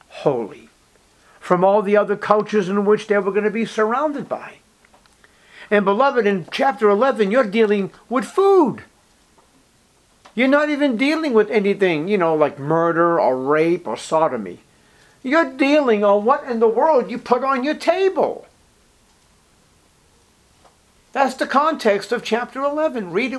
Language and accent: English; Boston, Massachusetts, United States; I remember growing up in East Boston in this Italian community, Roman Catholic to the core, and as much as Italian as a bowl of spaghetti.